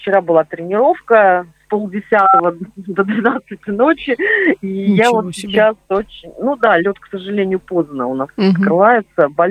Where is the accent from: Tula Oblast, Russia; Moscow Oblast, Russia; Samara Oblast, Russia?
Samara Oblast, Russia; Tolyatti; now in Kaliningrad, Russia; Я в детстве в Тольятти занималась в секции фигурного катания, но случилась травма и потом переезд на север с родителями.